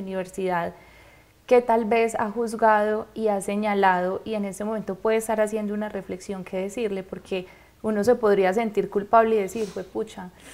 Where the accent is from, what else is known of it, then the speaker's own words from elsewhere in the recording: Colombia; Es como los colombianos, todo lo que cargamos cuando vamos a otro lugar.